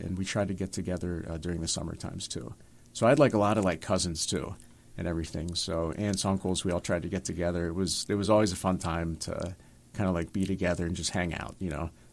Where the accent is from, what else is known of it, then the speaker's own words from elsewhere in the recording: Camp Hill, Pennsylvania, United States; But growing up, I grew up in Camp Hill, and so my parish growing up was Good Shepherd.